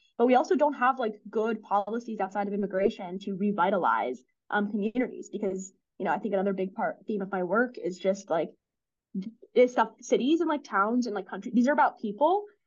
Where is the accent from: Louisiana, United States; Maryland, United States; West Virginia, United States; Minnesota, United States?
Maryland, United States; Baltimore; like I grew up in Maryland, obviously, so Baltimore